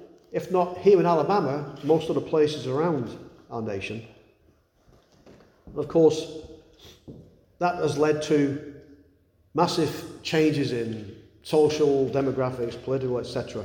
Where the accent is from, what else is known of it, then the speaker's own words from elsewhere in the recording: England, United Kingdom; Now, in my day, growing up in England, it was even easier.